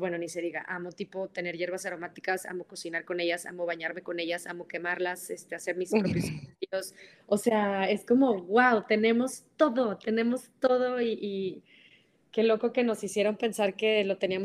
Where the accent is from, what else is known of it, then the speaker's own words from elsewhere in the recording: Mexico; yo siendo de Monterrey, como que estamos muy pegados al norte, ¿no? Y pues era como yo, o sea, como que yo decía, ¿por qué nací en México?